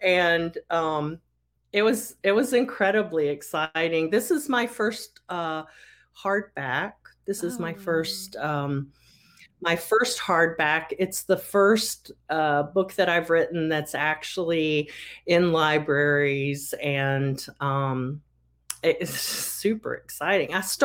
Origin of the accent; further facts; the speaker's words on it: Roanoke, Virginia, United States; Now, there's an independent bookstore called Book No Further in my hometown of Roanoke, Virginia.